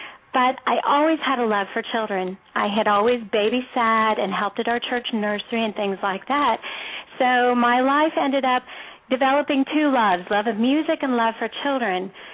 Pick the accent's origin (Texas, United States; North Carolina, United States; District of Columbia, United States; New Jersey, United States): Texas, United States; Arlington; I was the youngest of seven children. I grew up in Arlington, Texas, near where actually you are right now.